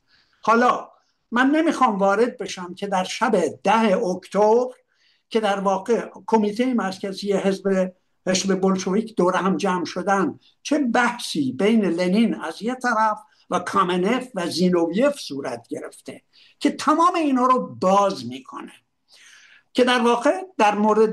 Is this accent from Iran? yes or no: yes; Iran; moved away; سالهای سال بعد از اینکه من از ایران بیرون اومدم